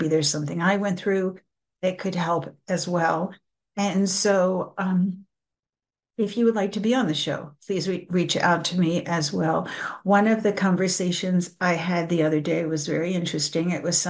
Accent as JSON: {"language": "English", "town": "Margate", "region": "New Jersey", "country": "United States", "tie": "born or raised there", "said": "I grew up in Margate, New Jersey, which is right by Atlantic City."}